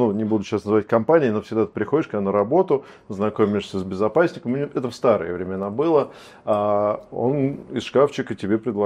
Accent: Russia; Он шотландец, я россиянин.

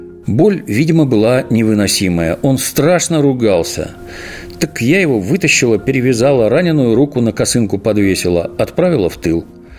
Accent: Nizy, Ukraine; А на левом, прямо напротив, стоит село Низы, откуда я родом.

